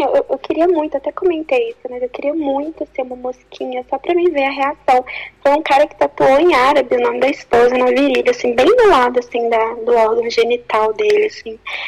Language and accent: Portuguese; Belo Horizonte, Minas Gerais, Brazil; Eu sou aqui de BH, né, de Minas Gerais.